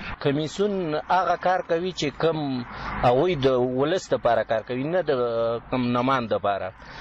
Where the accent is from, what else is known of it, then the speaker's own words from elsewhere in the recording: Kabul, Afghanistan; د کابل څخه یم.